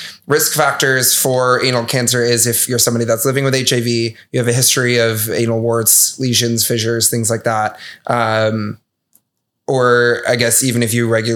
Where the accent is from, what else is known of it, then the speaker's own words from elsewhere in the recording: Michigan, United States; I remember I'm from Southwest Michigan, which is a pretty small town area, pretty religious.